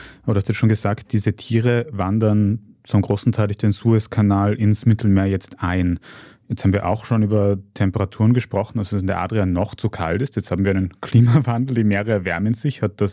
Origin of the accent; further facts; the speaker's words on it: Austria; also in unserem als Österreicher Innenhaus und Hof mehr oder weniger